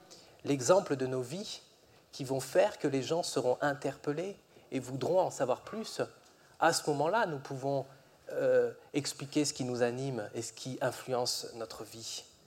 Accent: France; c'est tout à fait normal, on est français.

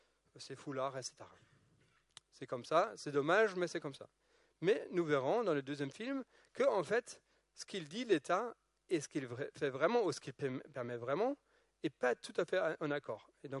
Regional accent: Germany; now in France; Moi, je viens de l'Allemagne, mais là, en France

